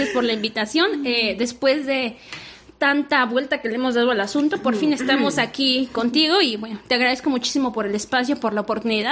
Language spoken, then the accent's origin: Spanish; Iztapalapa, Mexico City, Mexico; born there; yo nací en Iztapalapa, Ciudad de México. Mi familia se fue allá debido a la migración.